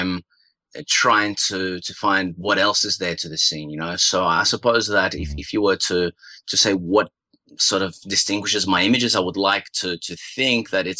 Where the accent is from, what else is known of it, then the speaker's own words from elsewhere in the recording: Belarus; again, my home country of Belarus, where I pass for just a regular person